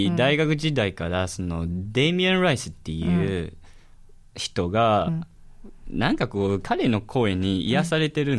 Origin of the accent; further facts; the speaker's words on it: Taiwan; 台湾の舞台車を使って、うん、で野外演劇をやるっていうのが台湾人としても